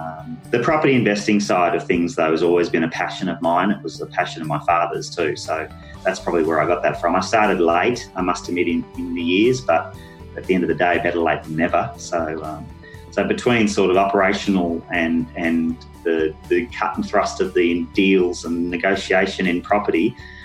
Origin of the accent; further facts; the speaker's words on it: New South Wales, Australia; also born or lived in Sydney, Australia; now in Melbourne, Australia; I was raised in northern New South Wales, in country on the New England Tablelands up there. Absolutely loved it. Was dragged kicking and screaming at about 15 years of age down to Melbourne, and I've been in Melbourne ever since, really.